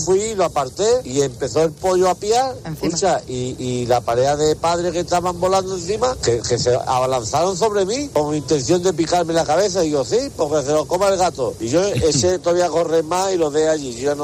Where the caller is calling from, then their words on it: Málaga, Andalusia, Spain; de Málaga